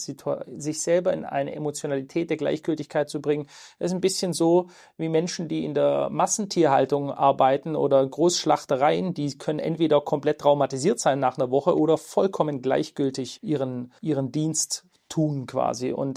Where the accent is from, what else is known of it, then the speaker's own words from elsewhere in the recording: Germany; Das ist mein Deutschland, meine Heimat, die einmal ganz anders war